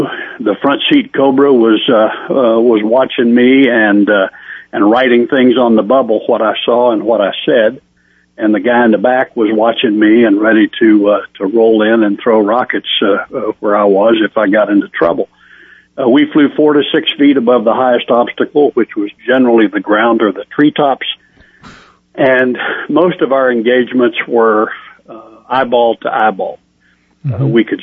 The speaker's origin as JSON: {"language": "English", "region": "Arkansas", "country": "United States", "tie": "born or raised there", "said": "I grew up in Arkansas. I was a hunter."}